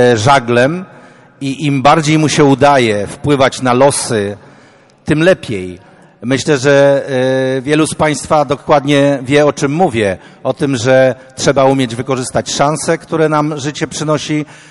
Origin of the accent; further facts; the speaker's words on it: Kielce, Świętokrzyskie Voivodeship, Poland; born there; z cesarskiego cięcia urodziłem się w Kielcach. Stąd pozdrawiam wszystkich z Gór Świętokrzyskich, bo czuję się lokalnym patriotą.